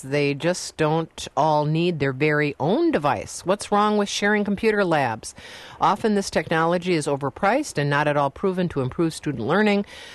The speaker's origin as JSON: {"language": "English", "region": "Wisconsin", "country": "United States", "tie": "born or raised there", "said": "I'm from that from the Fox River Valley, so I certainly do, and I'm a Wisconsin native, so I certainly do."}